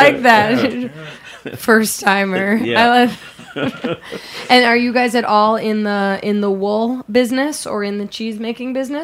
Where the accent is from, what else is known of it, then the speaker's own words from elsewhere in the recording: New York City, New York, United States; I grew up here in New York City